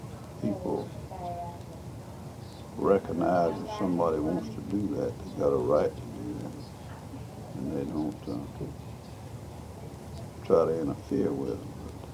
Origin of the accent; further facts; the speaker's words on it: Bainbridge, Georgia, United States; I was born in Bainbridge, Georgia, which is down in the southwest corner of the state. So it was a small town